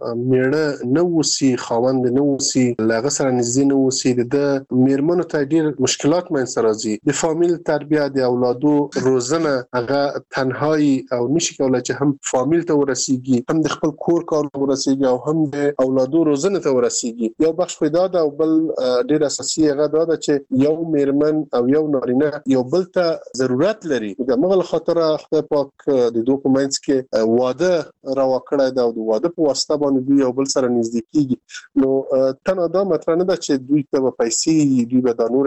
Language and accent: Pashto; Afghanistan; زه چې په افغانستان کې یو وګړی یم اوسېږم